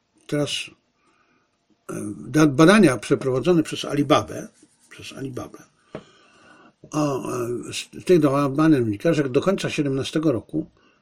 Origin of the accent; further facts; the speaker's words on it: Zabrze, Silesian Voivodeship, Poland; also born or lived in Bielcza; nie wychowałem się na tej wsi, bo wychowałem się w Zabrzu, dorastałem w Zabrzu